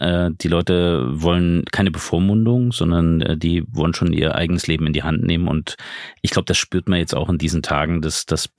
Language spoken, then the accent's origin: German; Thuringia, Germany; Wenn man gebürtiger Thüringer ist, wenn es seine Heimat ist